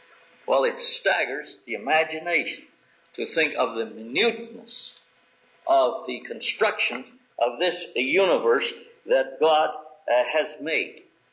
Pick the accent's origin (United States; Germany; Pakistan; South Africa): United States; Calumet, Michigan; born there; you would not come very near guessing that I was born in Calumet, Michigan.